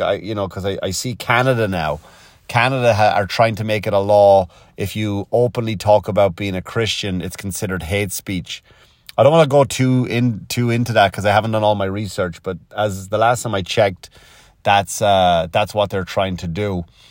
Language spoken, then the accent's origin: English; Ireland; I did this bit about my Irish accent and people trying to do it. And ever since then, I know two or three other Irish comics have done the same bit almost word for word.